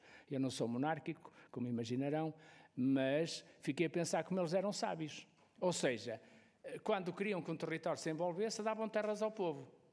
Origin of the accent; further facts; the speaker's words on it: Portugal; Somos portugueses, quer dizer.